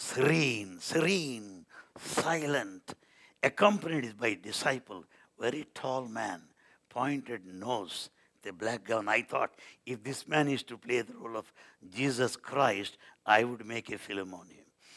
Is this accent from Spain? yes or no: no; India; first language Telugu; English is a second language; And those people don't know Telugu. And my mother tongue is Telugu.